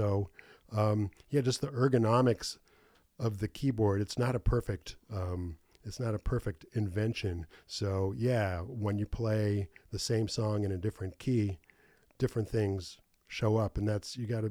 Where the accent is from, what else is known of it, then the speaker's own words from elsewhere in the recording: Chicago, Illinois, United States; I am from Chicago, but you're darn close.